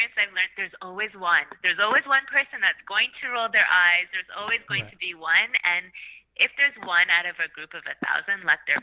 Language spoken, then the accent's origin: English; Canada; I was very lucky to be born and raised in Canada